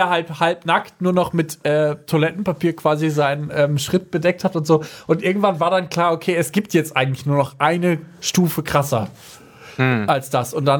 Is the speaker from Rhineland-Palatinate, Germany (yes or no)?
no; Mettingen, North Rhine-Westphalia, Germany; Aus Mettingen.